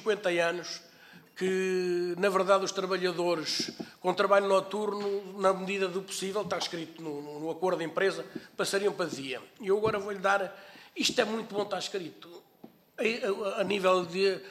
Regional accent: Figueira da Foz, Centro, Portugal; eu sou da Figueira da Foz

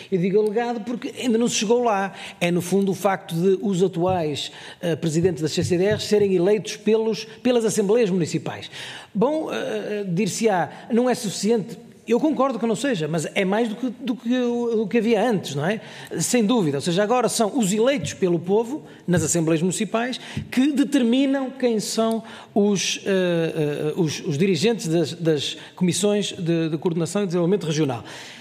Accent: Norte, Portugal; Por exemplo, no Norte, região de onde eu sou, a circunstância de não haver estes patamares intermédios, não há interlocutor.

